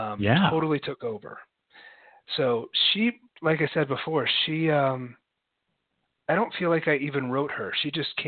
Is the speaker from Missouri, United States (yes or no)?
yes; Missouri, United States; But even growing up in Missouri, when we would drive, we visited Estes Park all the time